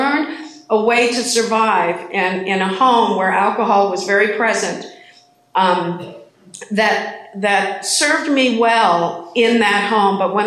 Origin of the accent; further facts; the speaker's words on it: Van Nuys, California, United States; and I was raised in Van Nuys